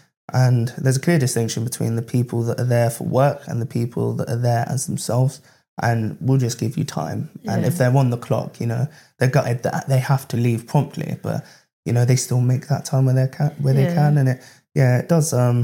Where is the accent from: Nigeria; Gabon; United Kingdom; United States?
United Kingdom; London; I suppose it's perks of like growing up in London.